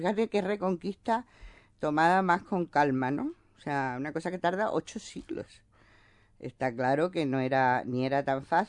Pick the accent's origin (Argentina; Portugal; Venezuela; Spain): Spain; yo ya viví todo el tiempo aquí, soy española y también. Estudié primero en la Complutense hasta cuarto curso, luego me casé y me fui a Sevilla y allí hice quinto y la licenciatura